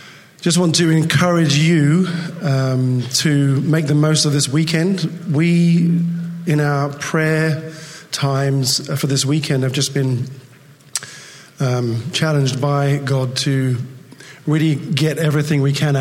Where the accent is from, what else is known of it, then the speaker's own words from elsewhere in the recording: England, United Kingdom; now in Thailand; I am not American. … I'm from England. My parents are from New Zealand. I'm a little bit confused. I live in Thailand.